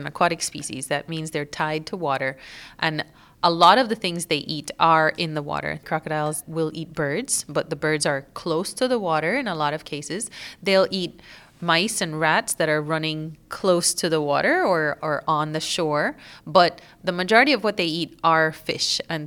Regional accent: Belize; because I'm from Belize, where we have lots of beautiful places.

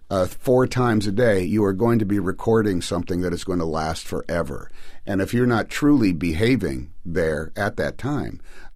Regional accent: California, United States; I grew up in Northern California, and I knew a lot of people that went down to L.A.

